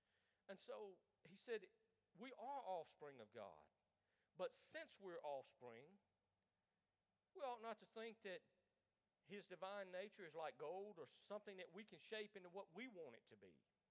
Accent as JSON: {"language": "English", "region": "Deep South", "country": "United States", "said": "We're from the Bible Belt. We're from the Deep South. We're from the Bible Belt where everybody is Jesus, for the most part."}